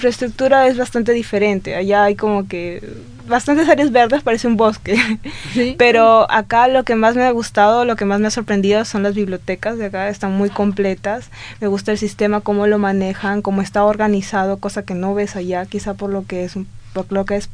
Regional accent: Trujillo, La Libertad, Peru; soy de RPU. Vengo de Trujillo, de la Universidad Nacional de Trujillo.

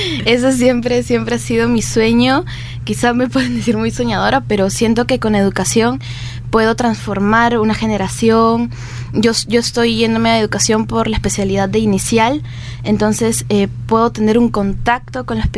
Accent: Lima, Peru; Sí, sí, somos de Lima.

